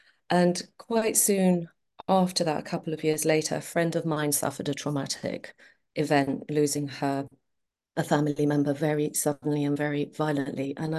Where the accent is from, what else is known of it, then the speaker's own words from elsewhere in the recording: Athens, Attica, Greece; moved away as an adult; also born or lived in Wales; now in United Kingdom; I was born and bred in Athens. I grew up in Greece, and came over to the UK, studied in Wales